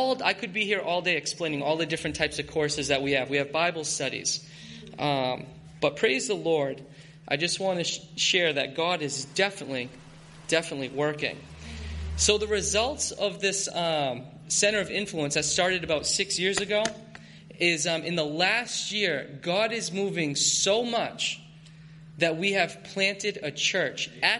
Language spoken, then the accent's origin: English; Maine, United States; growing up in Maine, I like to fish.